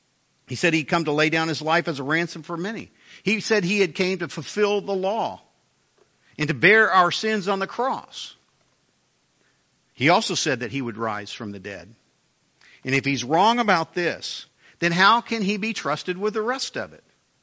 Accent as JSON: {"language": "English", "town": "Haysville", "region": "Kansas", "country": "United States", "tie": "born or raised there", "said": "growing up in the Methodist Church in Haysville, Kansas, I remember sitting there as a kid"}